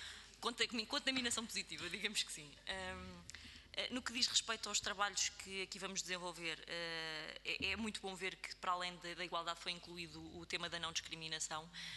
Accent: Guarda, Portugal; Eu sou também presidente de uma Assembleia Municipal da minha terra, sou do Distrito da Guarda

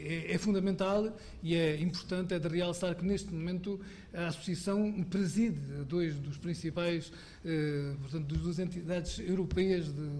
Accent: Portugal; nós nos orgulhamos, enquanto portugueses

